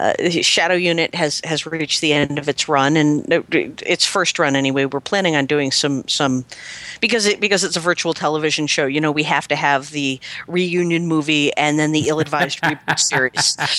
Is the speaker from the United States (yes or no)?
yes; Connecticut, United States; Scenic Simsbury. I grew up in Connecticut, so.